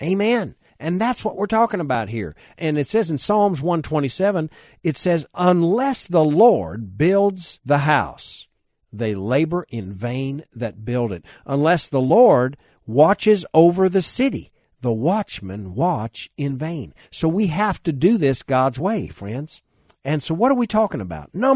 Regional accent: United States; before anything else, before I'm even an American, I am a Christian.

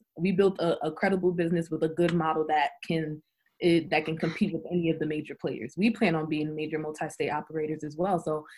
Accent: New Jersey, United States; I was raised in New Jersey my whole life, been here for over 20 plus years. So this is my land.

